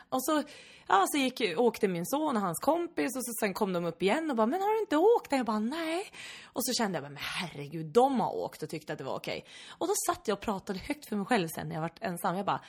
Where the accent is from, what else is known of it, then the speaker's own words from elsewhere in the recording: Norrland, Sweden; accent: broad Norrland; Ja, så om jag pratar bredare norrländska, du sa ju det innan vi började spela in, att jag tydligen pratar